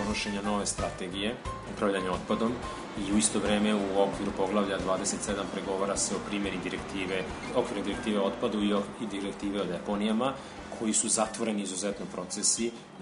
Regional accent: Novi Sad, Vojvodina, Serbia; a nažalost u mom rodnom gradu Novom Sadu sam imao tu situaciju da pogledam

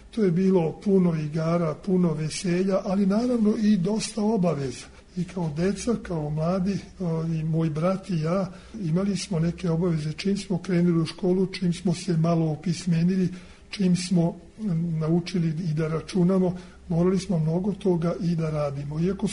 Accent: Đala, Vojvodina, Serbia; moj deda i moj otac su se preselili u Đalu, gde su živjeli, gde sam ja rođen 1932. godine. Ja sam mladost i detinjstvo proveo u Đali.

